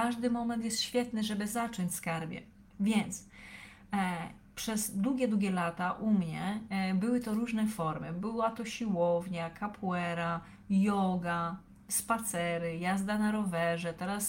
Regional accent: Lesser Poland, Poland; ja pochodzę z Małopolski, z takiej małej miejscowości pomiędzy Krakowem a Katowicami.

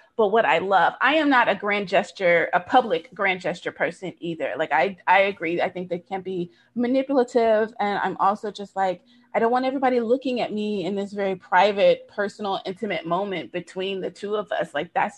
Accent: United States; And I am Black American, so I can't really speak to a Mexican and Mexican American heritage and the cultural aspects of that.

